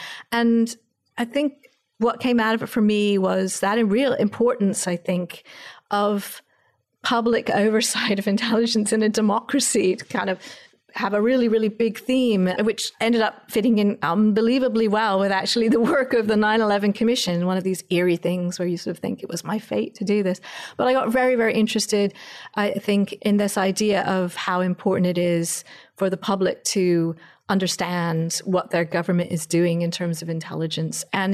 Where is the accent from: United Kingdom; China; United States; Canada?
United Kingdom; England; I'm an American, but I actually grew up in England.